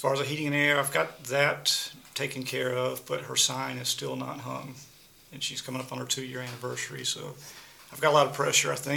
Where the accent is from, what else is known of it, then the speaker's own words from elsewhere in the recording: Georgia, United States; We are from Cobb County, so since 2003 I've had a heating and air business out of the West Cobb area.